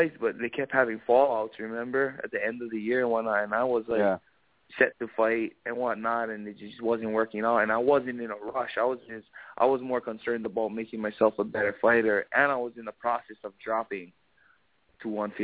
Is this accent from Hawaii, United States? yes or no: yes; Hawaii, United States; Oh, I'm Hawaiian, but I ain't dirty, man.